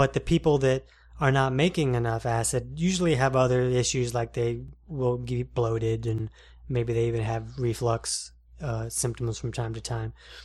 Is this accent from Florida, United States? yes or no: yes; Jacksonville, Florida, United States; I'm from Jacksonville.